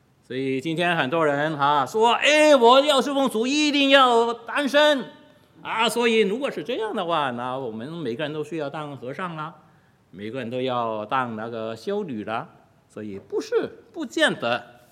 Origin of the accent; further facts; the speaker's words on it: Hong Kong; 从前在我年纪小的时候在香港